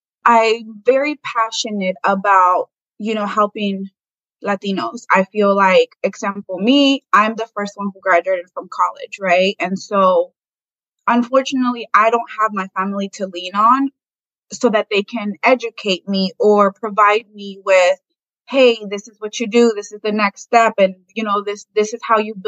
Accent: Ecuador; now in Indiana, United States; So you're from Ecuador, I'm from Ecuador as well.

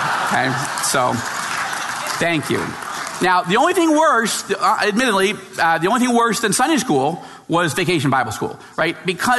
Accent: New York, United States; She's from New Jersey. I'm from New York.

